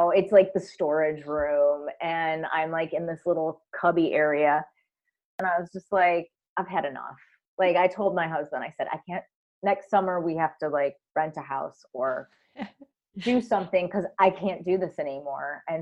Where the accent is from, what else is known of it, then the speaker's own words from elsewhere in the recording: Michigan, United States; David and I both have the same accents from home because we're from the same state. We're from Michigan originally.